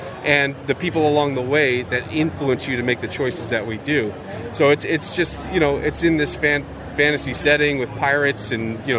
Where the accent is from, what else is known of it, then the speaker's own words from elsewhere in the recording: Atlanta, Georgia, United States; also born or lived in Chicago; No, I'm actually from Atlanta. Well, I lived in Chicago, then moved to Atlanta recently